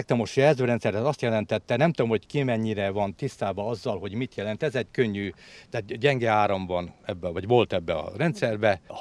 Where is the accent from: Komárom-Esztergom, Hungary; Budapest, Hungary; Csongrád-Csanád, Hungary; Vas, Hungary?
Csongrád-Csanád, Hungary; Ópusztaszer; born there; now in Sopronkövesd, Hungary; Én nem vagyok Sopronkövesdi, én ópusztaszeri születésű vagyok, alföldi, és a helyi illetők azt mondták, hogy minimum 25 év kell ahhoz, hogy valaki törzsgyökeressé váljon. Hát egy kicsivel most már többet vagyok itt.